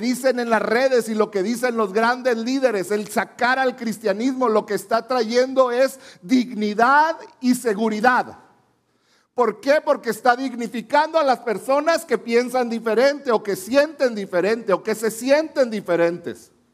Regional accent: Mexico; Y como mexicanos, latinoamericanos, no podemos cerrar nuestros ojos

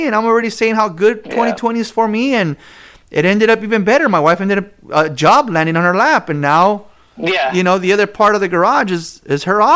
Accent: California, United States; because I'm originally from Ventura County. I originally started in Ventura County.

